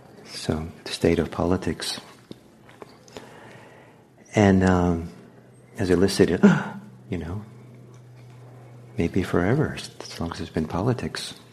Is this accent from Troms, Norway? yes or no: no; Bergen, Vestland, Norway; And in my hometown in Norway, there's a mark on